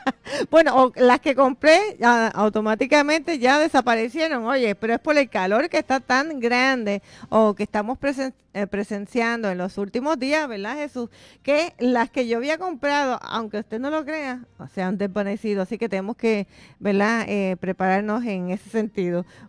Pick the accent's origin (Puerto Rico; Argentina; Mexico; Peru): Puerto Rico; Tenemos que estar preparados, pero como siempre, somos puertorriqueños.